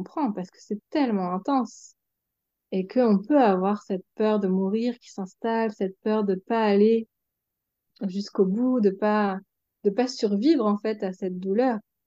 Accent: Normandy, France; Oui, alors moi, je suis normande

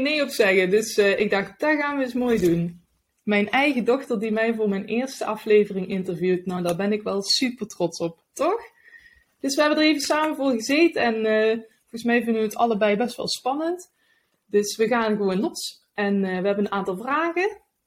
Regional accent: Helmond, North Brabant, Netherlands; Ik ben geboren en getogen in Helmond in Nederland. Daar heb ik tot mijn 34ste gewoond.

